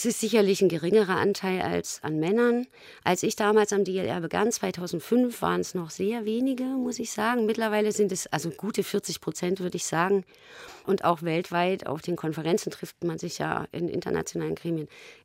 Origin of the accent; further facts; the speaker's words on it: Jena, Thuringia, Germany; now in Berlin, Germany; die Beziehung damals zu einem Mann in meiner Heimatstadt Jena war und ich hier in Berlin gewohnt habe